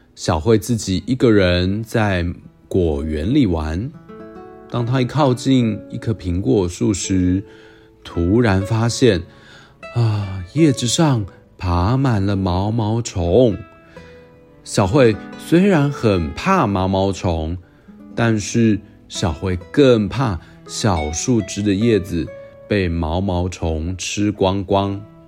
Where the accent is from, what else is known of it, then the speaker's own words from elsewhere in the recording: Taiwan; 不过来到台湾，跟台湾人结婚，也就成为了我们台湾人的一份子哦。